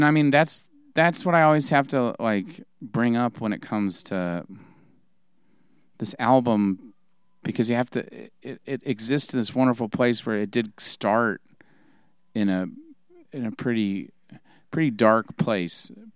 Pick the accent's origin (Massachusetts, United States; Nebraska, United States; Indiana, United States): Indiana, United States; I grew up in Indiana where there was no water. It was like Lake Michigan, I thought was the ocean, legitimately, until someone had to remind me that's not the ocean.